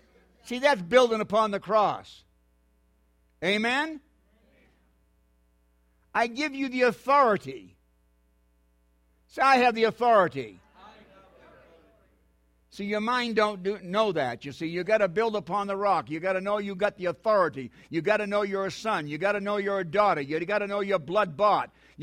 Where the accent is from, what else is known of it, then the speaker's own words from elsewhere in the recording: New Hampshire, United States; See, I'm from New Hampshire, man.